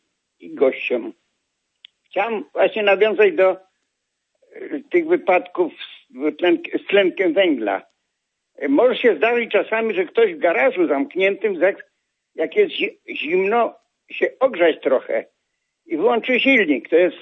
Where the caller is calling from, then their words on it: Wrocław, Lower Silesian Voivodeship, Poland; z Wrocławia.